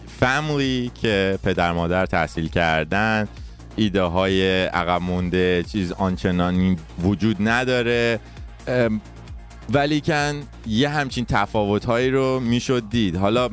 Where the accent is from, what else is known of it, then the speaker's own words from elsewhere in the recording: Iran; اصلا از لهجه معلومه که من ایران بزرگ شدم.